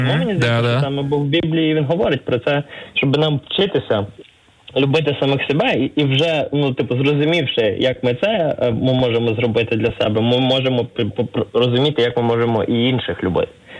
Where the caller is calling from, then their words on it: Odesa, Odesa Oblast, Ukraine; я з Одеси.